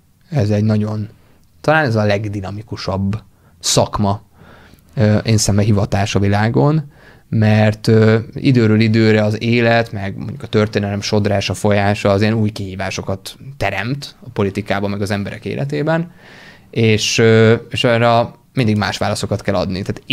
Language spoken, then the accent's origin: Hungarian; Budapest, Hungary; Budapest, ahonnan én származom